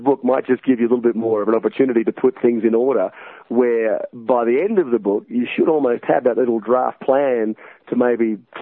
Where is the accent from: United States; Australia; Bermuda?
Australia; because we are Australian after all, so we don't mind a drink every now and then. So we lived in Florida for 12 months